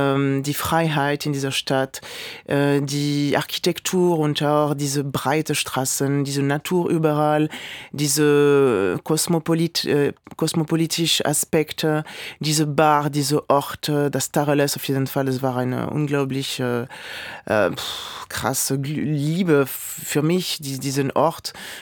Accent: Toulouse, Occitania, France; German is a second language; now in Berlin, Germany; Ich habe in Toulouse, in meiner Heimatstadt, angefangen.

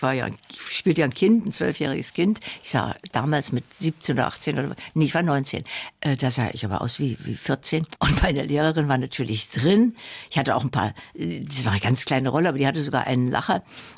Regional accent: Dessau, Saxony-Anhalt, Germany; Ich fuhr mit der Schule in meine Heimatstadt Dessau

